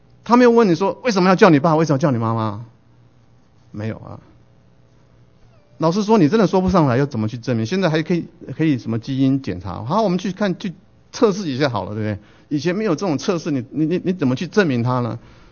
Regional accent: southern Taiwan, Taiwan; 因为我从台湾来，在台湾的南部长大哈，台湾的南部呢到处是偶像，到处是庙。我爸妈住的那个 apartment 的没有几步啊就是一个庙。

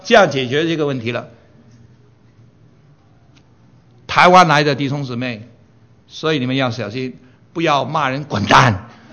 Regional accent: Hong Kong; born there; 我生长在一个很穷的家庭，我在香港出生。

